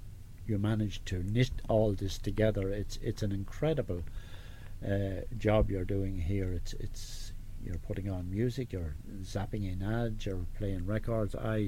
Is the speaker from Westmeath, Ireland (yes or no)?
yes; Westmeath, Ireland; She was from Dublin, I'm from Westmeath, and it's been a good combination, really.